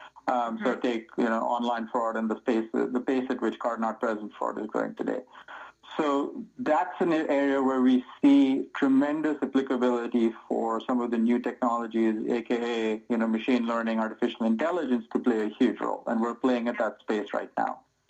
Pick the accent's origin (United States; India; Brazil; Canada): India; I'm from India.